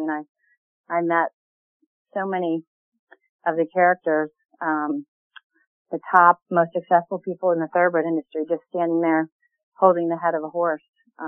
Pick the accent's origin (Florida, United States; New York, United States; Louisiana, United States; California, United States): Florida, United States; I grew up in South Florida and was the only member of my family that was interested in horses.